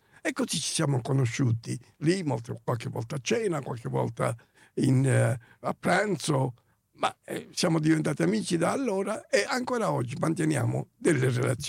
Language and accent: Italian; Sicily, Italy; come siciliano, quindi avvicinandomi al regno delle due Sicilie